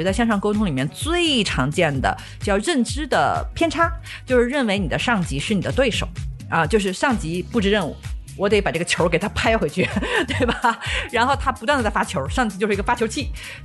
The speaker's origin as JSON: {"language": "Chinese", "region": "Shandong", "country": "China", "tie": "born or raised there", "moved": "yes", "said": "我就是从我们老家，对吧，山东一个小城市，然后来到了当时正如火如荼建设的大北京"}